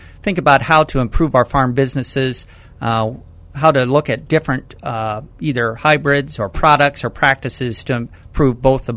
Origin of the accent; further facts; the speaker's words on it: Shirley, Illinois, United States; Well, I'm from Shirley originally. Grew up here right at south of town.